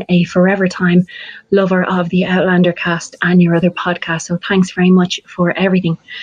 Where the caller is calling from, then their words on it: Dublin, Leinster, Ireland; I'm phoning you from Dublin in Ireland.